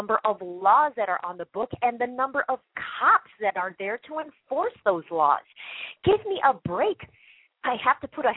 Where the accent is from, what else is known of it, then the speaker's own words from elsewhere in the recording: East Chicago, Indiana, United States; born there; I was born in East Chicago, Indiana in 1961 and to an immigrant family.